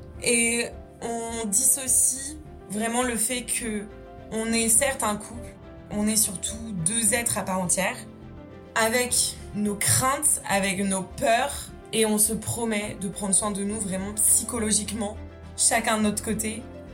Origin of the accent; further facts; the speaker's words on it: Brittany, France; now in Marseille, France; je rentre chez moi en Bretagne.